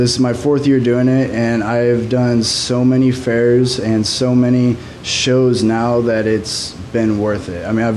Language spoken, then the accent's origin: English; Fort Dodge, Iowa, United States; Yeah, that's right. I'm from Fort Dodge, Iowa.